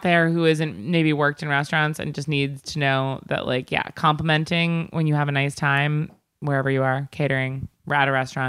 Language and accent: English; Long Island, New York, United States; So I don't know if you know this, Brenton, but I'm from Long Island.